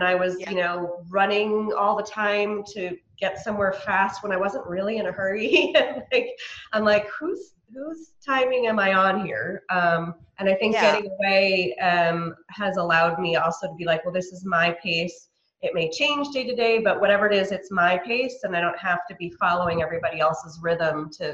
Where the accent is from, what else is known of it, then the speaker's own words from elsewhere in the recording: New York, United States; I think I'm from New York, so I mean, everyone's either angry or in a hurry, and we're not very nice to each other in those situations